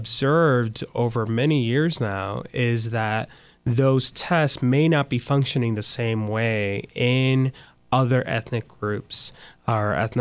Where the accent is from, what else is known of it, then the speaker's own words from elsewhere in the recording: Puerto Rico; born there; I was born in Puerto Rico. Puerto Ricans tend to have a different concept of time.